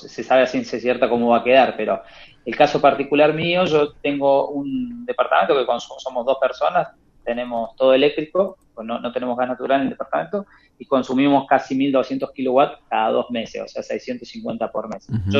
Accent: Río Cuarto, Córdoba, Argentina; now in Buenos Aires, Argentina; Yo conozco la realidad de Córdoba, pues soy de Río Cuarto, Córdoba, y conozco la realidad de Buenos Aires, porque me toca vivir acá actualmente.

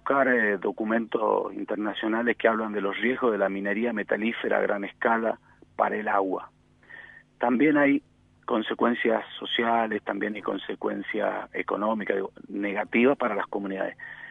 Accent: San Carlos, Mendoza, Argentina; por lo menos en Mendoza, no surge de la izquierda, surge de un amplio sector. Digo, mira, surge en mi pueblo

